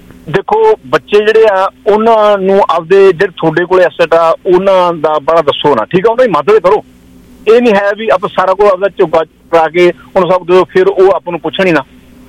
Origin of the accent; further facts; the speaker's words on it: Aitiana, Punjab, India; moved away as an adult; now in Canada; ਮੈਂ ਅਸਲ ਤੁਹਾਡੇ ਸਹੁਰਿਆਂ ਦੇ ਸ਼ਹਿਰ ਦੇ ਨੇੜੇ ਰਾਏਕੋਟ, ਤੁਹਾਡੇ ਮੇਰਾ ਪਿੰਡ ਐਤੀਆਣਾ ਨਾਲ ਹੀ